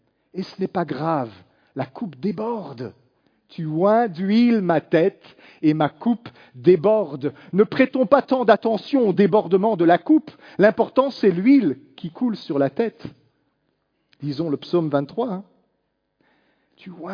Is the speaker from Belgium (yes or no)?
yes; Belgium; Mais comme je suis belge, Eh bien, je le fais rarement en public.